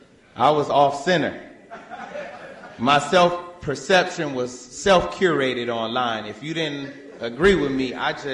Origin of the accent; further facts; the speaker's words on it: Chicago, Illinois, United States; I'm from West Englewood, Chicago. Arguably the worst part of the murder capital of the country.